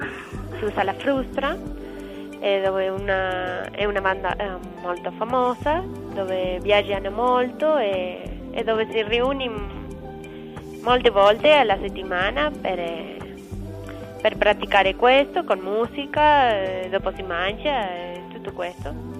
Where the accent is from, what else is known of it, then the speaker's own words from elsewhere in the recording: Argentina; Italian is a second language; now in Italy; vengo dall'Argentina.